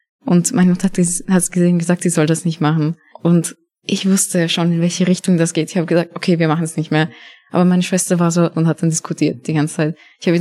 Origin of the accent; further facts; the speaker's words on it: Bosnia & Herzegovina; now in Austria; weil ich lebe nur hier, aber in Wirklichkeit bin ich aus Bosnien.